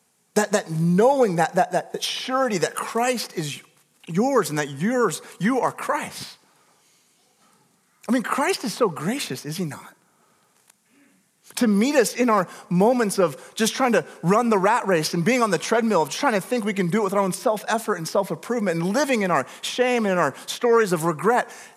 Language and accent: English; Washington, United States; if you're new, I'm from Northwest Washington, so every, you know, handful of sermons, you get one of those illustrations.